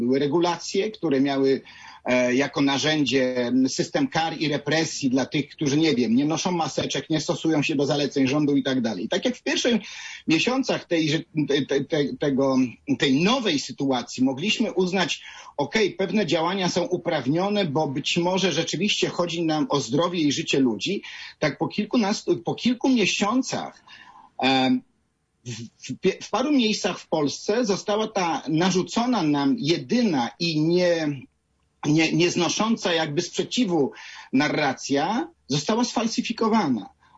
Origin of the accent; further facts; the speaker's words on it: Poznań, Greater Poland Voivodeship, Poland; ja również jestem poznaniakiem. Czuję się bardzo mocno związany z Wielkopolską.